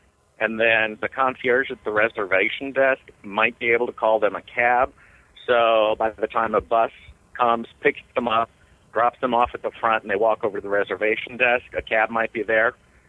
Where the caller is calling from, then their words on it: Mount Lebanon, Pennsylvania, United States; Although my area code says I'm calling from Dayton, I am actually calling from Mount Lebanon, PA.